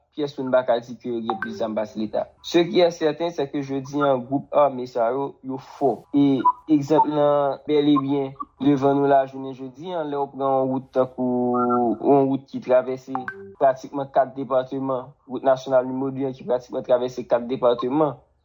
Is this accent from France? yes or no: no; Haiti; en tant que haïtien, nous c'est aux autres, nous connaissons à plier, mais nous pas à casser.